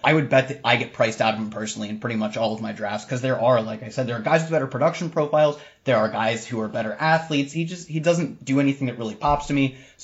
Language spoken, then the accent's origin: English; Ohio, United States; these are both schools from my home state. I drive by them on ways to bigger schools all the time. If I go to Ohio State, I might pass an exit that I'd go to Ashland and see a much lesser prospect.